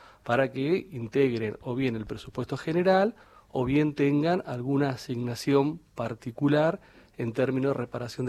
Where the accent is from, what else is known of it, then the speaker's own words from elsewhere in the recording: La Pampa, Argentina; Soy de La Pampa, sí